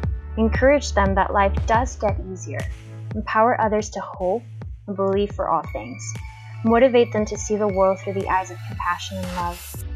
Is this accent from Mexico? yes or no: yes; Mexico; moved away as an adult; now in Kansas City, United States; I, you know, I grew up in Mexico and lived there for the majority of my life.